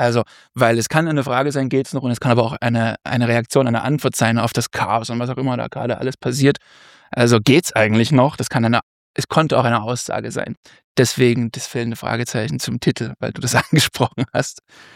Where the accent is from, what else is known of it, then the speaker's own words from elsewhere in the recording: Dresden, Saxony, Germany; in meiner Heimat Dresden